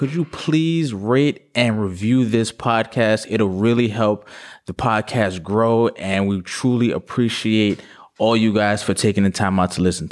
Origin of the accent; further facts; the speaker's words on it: New York, United States; I'm from New York, man.